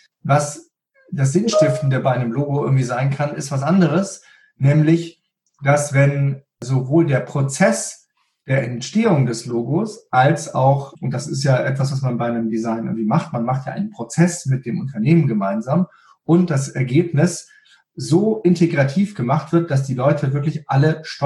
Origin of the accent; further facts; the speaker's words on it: Paris, Île-de-France, France; now in Germany; Ich bin aufgewachsen in Paris, das betrachte ich auch bis heute als meine Heimat. In Deutschland habe ich mich dann mit 27 Jahren selbstständig gemacht